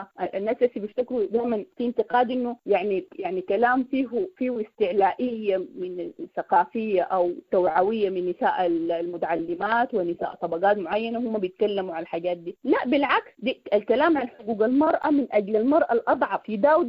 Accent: Sudan; now in Canada; كنت أنا طلعت من السودان قبل الثورة في سبتمبر 2018، طلعت من السودان وهاجرت، يعني الآن أنا موجودة في كندا، أخذت لجوء في كندا.

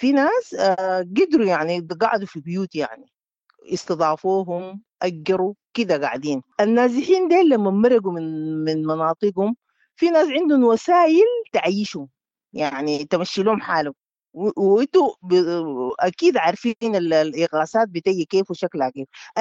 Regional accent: Khartoum, Sudan; أنا من الخرطوم وجينا وشغالين وبناه

